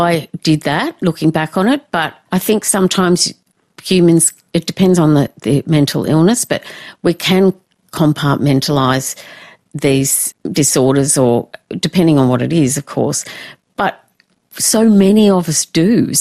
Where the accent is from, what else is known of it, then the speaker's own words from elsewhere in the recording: Oatley, New South Wales, Australia; So I grew up in Oatley, and Oatley is a, well, it's very wealthy now, but in those days it was sort of working class to lower middle class.